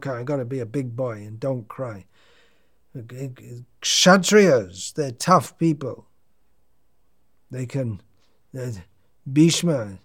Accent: United Kingdom; growing up in Britain, where you have to learn to be tough and look after yourself.

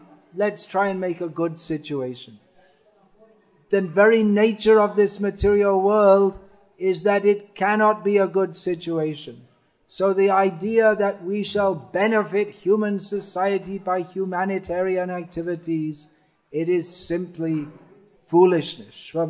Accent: England, United Kingdom; Growing up in England, I had heard of him.

